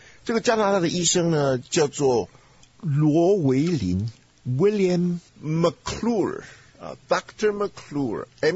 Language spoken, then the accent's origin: Chinese; Henan, China; 那他传到的地方又是我的老家河南呢